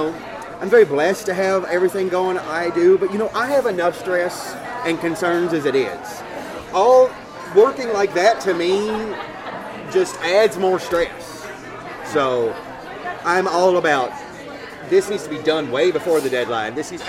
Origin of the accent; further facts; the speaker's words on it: Louisville, Kentucky, United States; now in Texas, United States; I am actually from the city, but my parents grew up in the southern hills of Kentucky, and Louisville, Kentucky, as long as I have lived in Texas, which I've lived in Texas now longer than I lived in Louisville, Kentucky